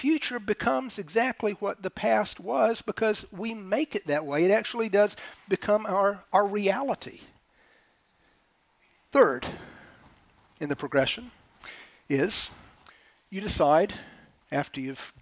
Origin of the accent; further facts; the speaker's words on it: Florida, United States; I grew up in Florida, grew up on a lake.